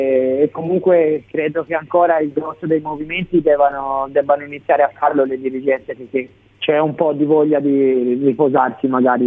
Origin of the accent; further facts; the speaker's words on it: Siena, Tuscany, Italy; ragionando proprio da senese, in questo mi sento senese in tutto e per tutto